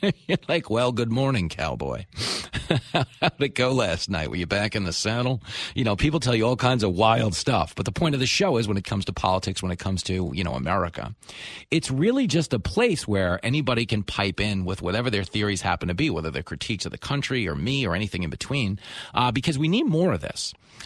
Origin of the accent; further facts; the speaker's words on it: United States; I'm not joking because I'm a Republican. I'm joking because I'm an American.